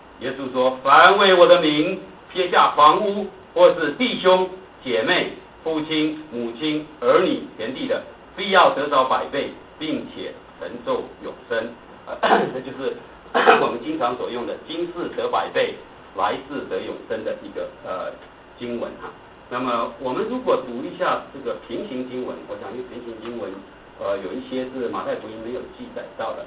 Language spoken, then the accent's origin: Chinese; China; 哎，这是我们中国人最常问的